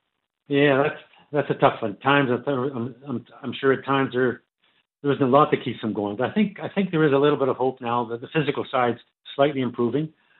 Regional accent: Canada; moved away as an adult; now in New Zealand; Well, I'm a Canadian, Brian, but I came out here in 1970 as a ski instructor for the Chateau Ski School on Mount Ruapehu. And for the next 35 years, I spent my winters in New Zealand and the other half of the year in the Northern Hemisphere

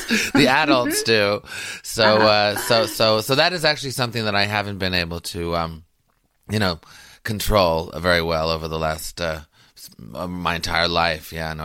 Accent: Quebec, Canada; Well, I grew up in Canada, which, you know, still has remnants of the empire. But I was in the French section, you know, Quebec. So they're very, they're kind of anti-British, though we were English.

